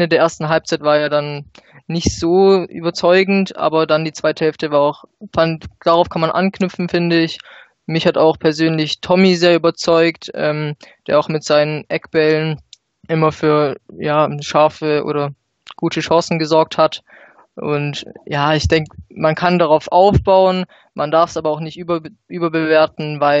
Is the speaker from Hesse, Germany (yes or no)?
no; Stuttgart, Baden-Württemberg, Germany; Ich komme hier aus Stuttgart und auch meine Eltern, die haben mich schon im frühen Alter zum VfB mitgenommen